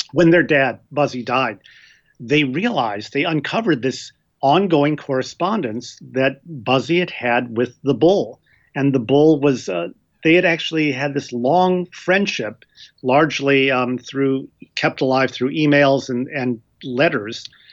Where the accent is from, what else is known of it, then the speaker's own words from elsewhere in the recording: Missouri, United States; And I, you know, the truth of the matter is I grew up a Cardinal fan. I was from Missouri.